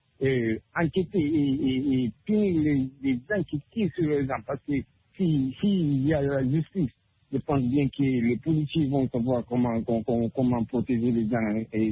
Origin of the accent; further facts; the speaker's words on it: Guinea; dans mon pays, la Guinée-Conakry, je pense bien, je suis de Guinée-Conakry.